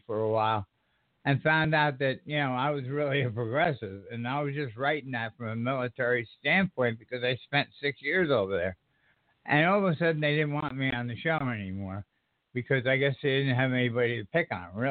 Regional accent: New York, United States; now in South Carolina, United States; Pennsylvania is one of the racist states I've ever been in, and I'm from New York. I've seen it in New York, but never like I've seen it in Pennsylvania.

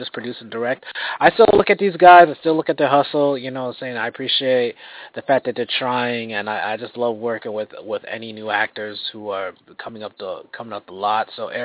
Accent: Boston, Massachusetts, United States; proud as a Bostonian and as a person who loves this business.

